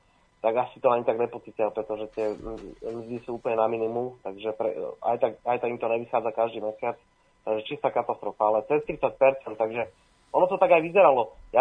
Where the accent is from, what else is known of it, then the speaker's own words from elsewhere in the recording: Bratislava, Bratislava Region, Slovakia; ale to už na mňa videli, že som z Bratislavy, rozumieš?